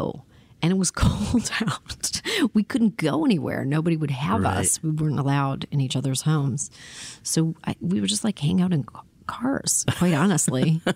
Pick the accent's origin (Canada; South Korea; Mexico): Canada; Toronto, Ontario; born or raised there